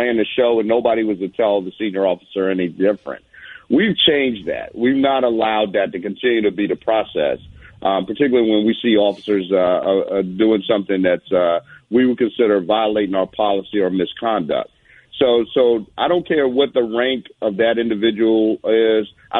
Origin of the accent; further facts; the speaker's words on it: the South, United States; I grew up in the South, but again, it doesn't really matter.